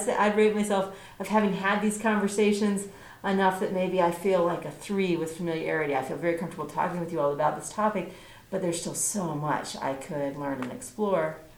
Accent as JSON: {"language": "English", "region": "East Coast", "country": "United States", "lives_now": "Minnesota, United States", "said": "And I'm originally from the East Coast, so Minnesota wasn't my place."}